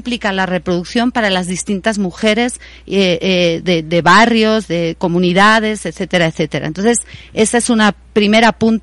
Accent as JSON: {"language": "Spanish", "country": "Spain", "moved": "yes", "said": "yo, que vengo de España, he hecho en estos últimos años"}